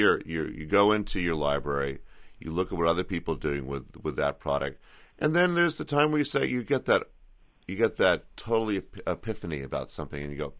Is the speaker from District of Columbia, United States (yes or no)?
no; Berkeley, California, United States; I grew up in Berkeley, California, and, you know, I ate at Japanese restaurants, Chinese restaurants.